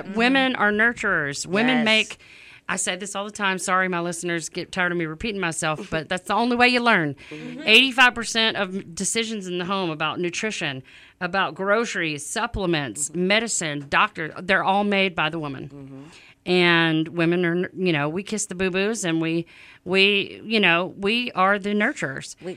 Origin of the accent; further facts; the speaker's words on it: Louisiana, United States; Right, I have a friend in Louisiana. I'm from Louisiana.